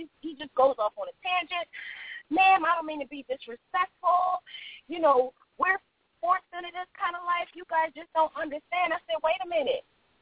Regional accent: Philadelphia, Pennsylvania, United States; accent: Philly; now in Atlanta, United States; I live in Atlanta, but I come from Philly.

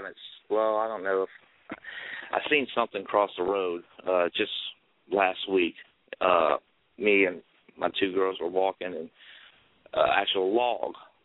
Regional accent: Morgan City, Louisiana, United States; I grew up in South Louisiana, Morgan City, and I was raised by my grandparents

